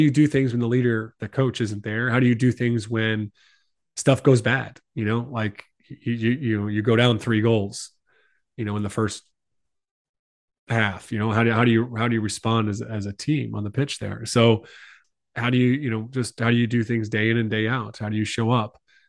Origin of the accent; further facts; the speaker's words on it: United States; that's not just an American concept here, you know, being the American here.